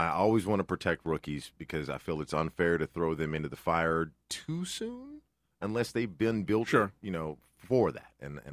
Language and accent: English; Knoxville, Tennessee, United States; born there; Yeah, I was born in Tennessee.